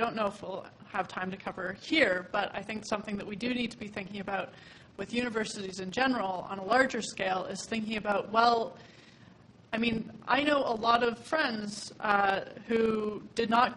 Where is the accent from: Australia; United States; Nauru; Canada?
Canada; Yukon; So, I come from the Yukon, so I have kind of more experience with, like, the geographical location as one of the big things.